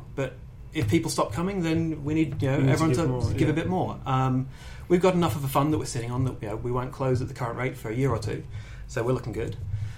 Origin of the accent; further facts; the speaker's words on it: Australia; born there; I was born in Australia, so it's all a bit far from me.